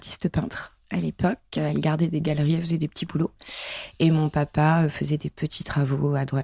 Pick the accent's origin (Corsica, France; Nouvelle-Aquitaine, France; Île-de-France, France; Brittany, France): Nouvelle-Aquitaine, France; Limoges; J'ai grandi à Limoges.